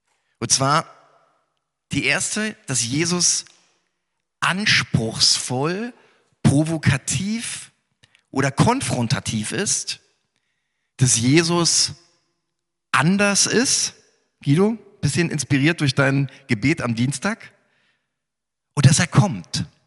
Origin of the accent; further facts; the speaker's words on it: Berlin, Germany; in der Gemeinde in Ost-Berlin, wo ich groß geworden bin kurz nach meiner Einsegnung